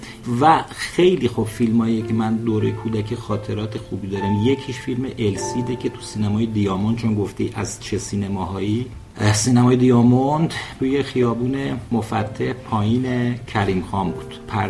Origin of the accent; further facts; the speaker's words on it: Tehran, Tehran Province, Iran; born there; در محله باغ سبا